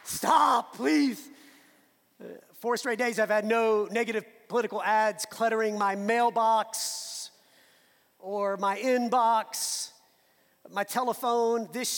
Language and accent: English; New Orleans, Louisiana, United States; accent: Cajun; Carville is from my hometown of New Orleans, so he has that Cajun accent that I've kind of lost a little bit through the year.